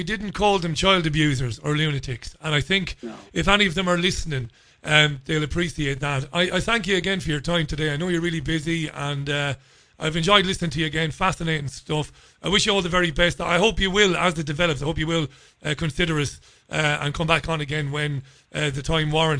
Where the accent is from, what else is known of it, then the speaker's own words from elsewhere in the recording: Ireland; moved away; as an Irishman who's not been home for many, many years